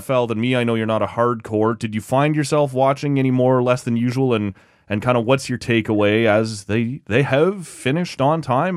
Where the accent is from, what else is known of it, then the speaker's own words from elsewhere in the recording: Toronto, Ontario, Canada; I grew up in Toronto, I'm listening to the Fan 590, and it's Toronto sports media